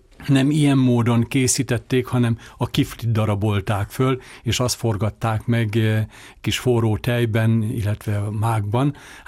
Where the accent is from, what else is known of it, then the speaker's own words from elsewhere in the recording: Pócspetri, Szabolcs-Szatmár-Bereg, Hungary; Mint említettem, faluhelyen, Pózspetriben nőttem föl.